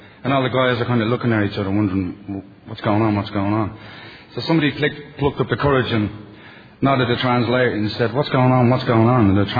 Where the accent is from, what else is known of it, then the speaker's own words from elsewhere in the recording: Ireland; being Irish, I really don't, you know, have too much to say